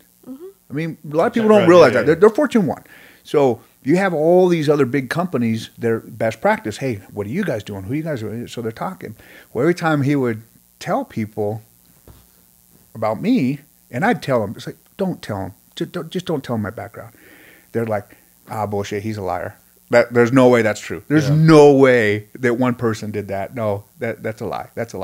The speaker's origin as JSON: {"language": "English", "region": "Washington", "country": "United States", "tie": "born or raised there", "said": "I grew up in Washington State."}